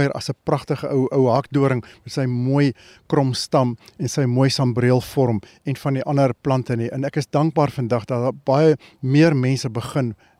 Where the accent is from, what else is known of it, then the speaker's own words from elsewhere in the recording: Johannesburg, Gauteng, South Africa; En as kind sit in Linden, Johannesburg gebly en ons het so op die buitewyke van Johannesburg gebly.